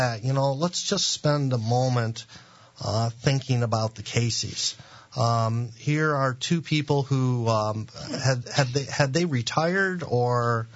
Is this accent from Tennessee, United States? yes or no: no; Kalamazoo, Michigan, United States; growing up in Kalamazoo